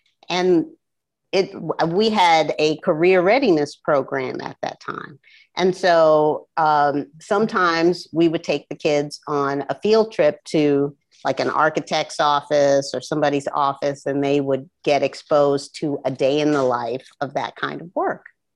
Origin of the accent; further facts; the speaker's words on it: South Africa; now in United States; I'm from South Africa originally